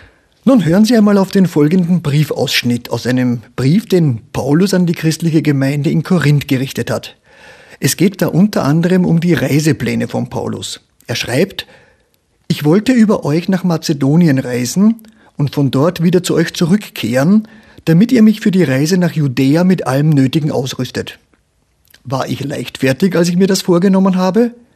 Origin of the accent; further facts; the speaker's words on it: Vienna, Austria; Ich darf das so zitieren, weil ich selber einer bin, ein Wiener.